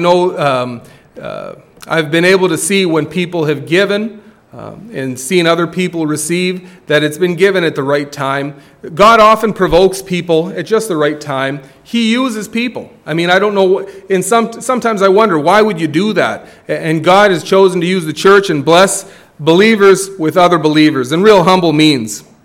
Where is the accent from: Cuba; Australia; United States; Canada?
Canada; Fort McMurray, Alberta; Take it from me. I came from Fort McMurray, and people like their toys up there.